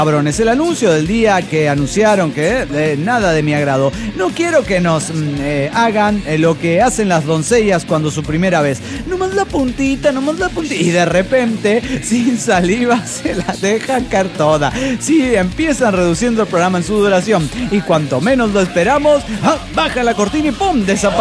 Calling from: Guadalajara, Jalisco, Mexico; de Guadalajara, Jalisco, México.

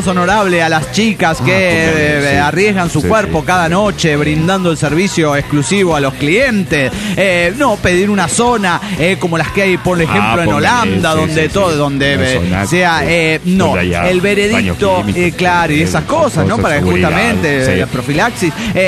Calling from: Buenos Aires, Argentina; de Buenos Aires, Argentina.

